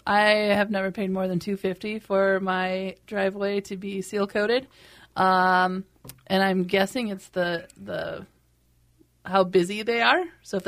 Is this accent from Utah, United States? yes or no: no; Colorado, United States; now in Twin Cities, United States; so I'm originally from Colorado and I did not know how to manage a asphalt driveway when I moved to the Twin Cities.